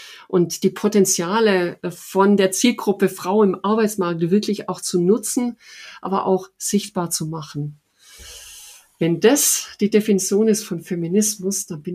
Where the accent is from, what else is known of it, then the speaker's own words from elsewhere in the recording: Baden-Württemberg, Germany; mein anderer Lieblingsort ist Oberschwaben. Das ist meine Heimat, wie man sicherlich hört.